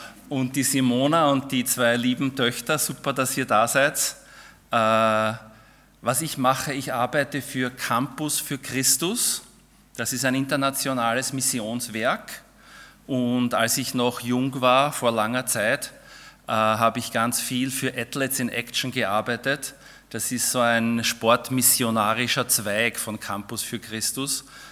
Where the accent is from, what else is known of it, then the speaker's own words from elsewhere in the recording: Vienna, Austria; Also wir kommen aus Wien